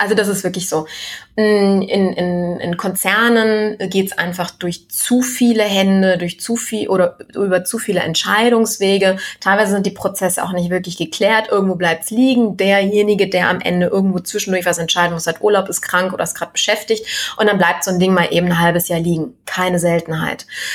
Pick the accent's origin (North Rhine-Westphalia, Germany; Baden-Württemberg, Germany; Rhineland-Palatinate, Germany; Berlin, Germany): North Rhine-Westphalia, Germany; Düsseldorf; Ich bin ja Düsseldorferin